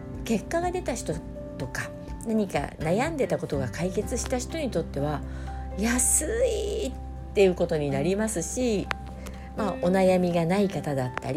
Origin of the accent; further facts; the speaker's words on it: Shimonoseki, Yamaguchi, Japan; 私は下関出身なので、